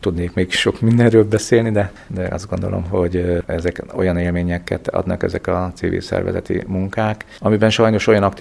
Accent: Vaja, Szabolcs-Szatmár-Bereg, Hungary; a gyerekkorból hozott kuruc vér és a kuruc hagyományok a vajai születésem és a kastély árnyékában nőttünk fel.

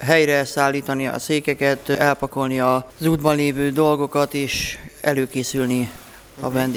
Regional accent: Gyula, Békés, Hungary; és Békés megyéből Gyuláról jöttem.

